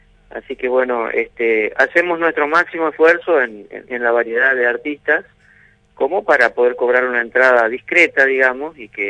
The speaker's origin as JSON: {"language": "Spanish", "town": "General Ramírez", "region": "Entre Ríos", "country": "Argentina", "lives_now": "Basavilbaso, Argentina", "said": "No, yo soy de General Ramírez."}